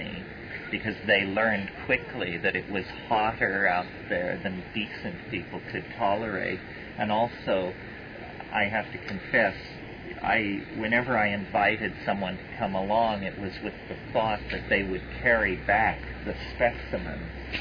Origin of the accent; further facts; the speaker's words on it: Colorado, United States; and I grew up in Western Colorado, where there is a lot of exposed sedimentary rock, and some of it has dinosaurs pressed into it.